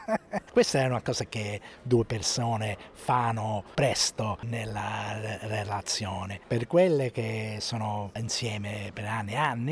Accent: Australia; Italian is a second language; sono australiano, sono australiano. Io sono un'altra persona, non sono … italiano, no, sono australiano.

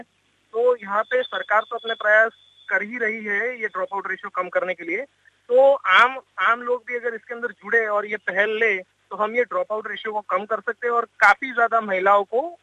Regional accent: Gujarat, India; जैसे कि मैं गुजरात से बिलोंग करता हूँ

